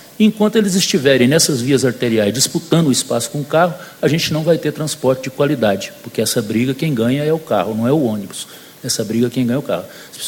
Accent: Goiânia, Goiás, Brazil; Eu trouxe aí 3 fotos lá da minha cidade, de Goiânia.

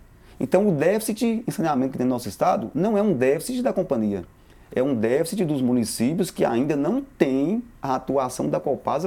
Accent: Salinas, Minas Gerais, Brazil; Você já percebeu meu sotaque, né? Eu não sou de Belo Horizonte. Eu sou de Salinas, a região mais carente do nosso estado. Está ali coladinho no Vale do Jequitinhonha e Vale do Mucuri.

